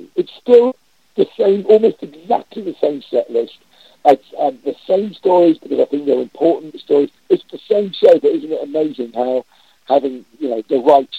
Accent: Eastleigh, South East England, United Kingdom; also born or lived in Woking; So they moved down to the south coast, and I was brought up in Eastleigh, near Southampton.

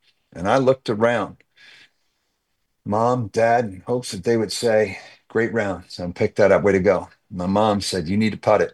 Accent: Pennsylvania, United States; Western PA to where I grew up in Southeastern PA.

